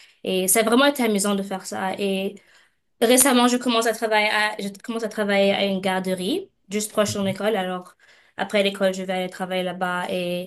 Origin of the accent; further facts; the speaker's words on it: Saskatchewan, Canada; born or raised there; also born or lived in Bamako, Mali